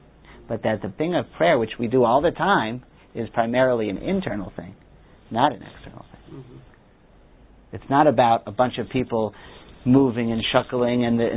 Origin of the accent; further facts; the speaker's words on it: Washington, D.C. area, United States; I'm from the Washington suburb, and in 1976, for the big celebration of the bicentennial birthday, they opened up this new museum.